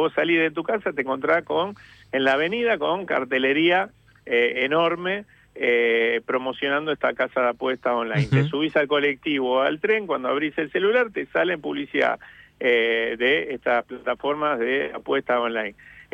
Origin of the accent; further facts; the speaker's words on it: Rosario, Santa Fe, Argentina; puedo decir que yo soy rosarino.